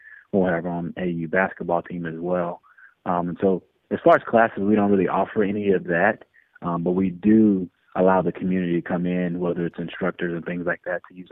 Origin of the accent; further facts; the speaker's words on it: Louisiana, United States; And my wife is from Virginia and I'm from Louisiana.